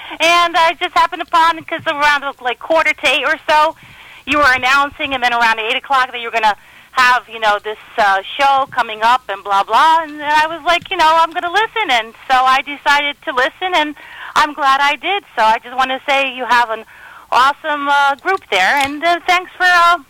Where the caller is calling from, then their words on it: New York, United States; I'm calling from New York State.